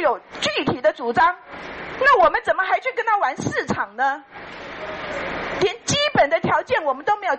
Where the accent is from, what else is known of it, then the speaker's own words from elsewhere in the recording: Taiwan; 我们台湾这边根本无能为力去制止对方。